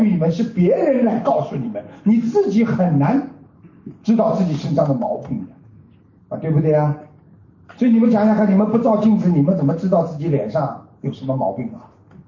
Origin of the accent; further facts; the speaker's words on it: China; 我们中国人讲师父